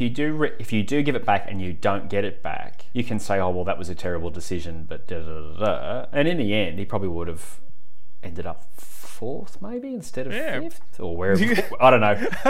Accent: South Africa; No, not me, mate. Oh, I'm South African.

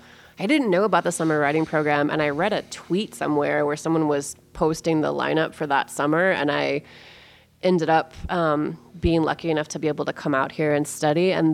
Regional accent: Seattle, Washington, United States; And I grew up in Seattle, and so, you know, Riot Girl definitely shaped how I understood myself as a teenager

